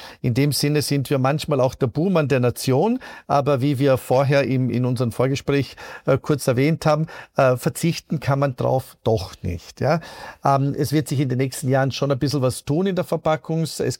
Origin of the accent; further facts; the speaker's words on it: Italy; Wie gesagt, ich bin Italiener, aber durchaus also weder in Italien noch in Österreich eigentlich aufgewachsen.